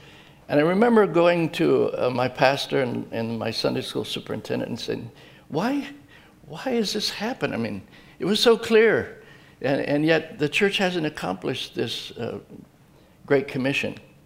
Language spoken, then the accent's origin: English; Akron, Ohio, United States; I'm from Akron. I lived here till I was 16 in Ellet.